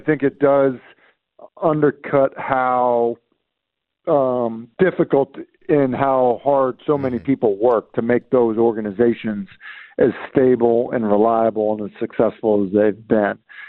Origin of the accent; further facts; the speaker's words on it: Everett, Massachusetts, United States; like there's a few, like, you know, former Patriot players that live in my hometown. But, like, Everett.